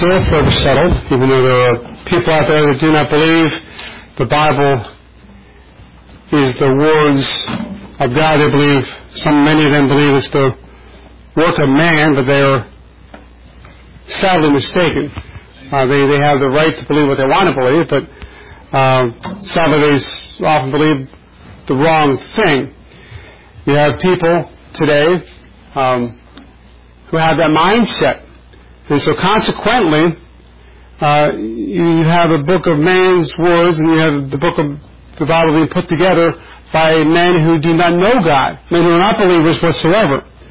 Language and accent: English; Collingswood, New Jersey, United States; I'm from Collinswood, New Jersey. And I told you where I'm from.